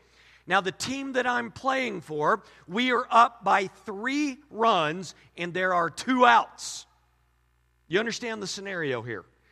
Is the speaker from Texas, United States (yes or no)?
yes; Texas, United States; I grew up in the Hurst-Euless-Bedford area, and back in the day, it was a big deal.